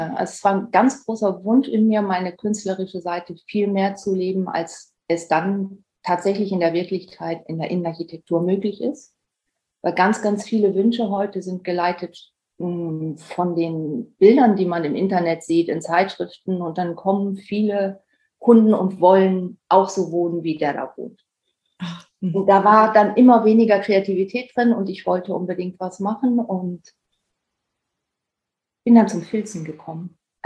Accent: Lower Saxony, Germany; now in Hamburg, Germany; Ich komme aus Niedersachsen, aus der Nähe von Osnabrück.

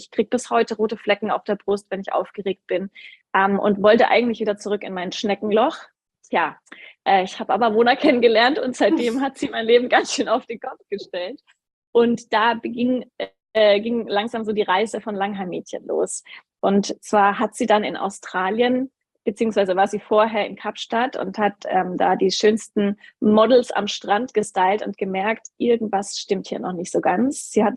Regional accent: Würzburg, Bavaria, Germany; now in Munich, Germany; habe eigentlich in Würzburg meine Heimat, bin dann irgendwann nach München

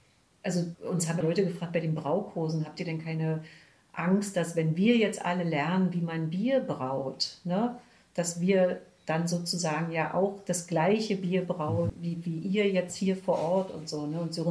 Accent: Berlin, Germany; born there; als gebürtige Berlinerin bin ich ja da meist auch nicht sehr fein.

